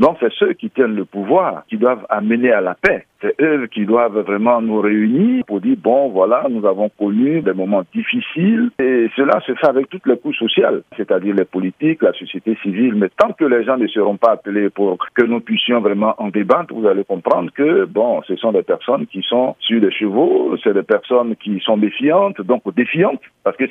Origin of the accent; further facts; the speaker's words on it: Côte d’Ivoire; nous estimons que nous sommes des Ivoiriens et que la Côte d'Ivoire accueille ici des étrangers qui sont devenus des Ivoiriens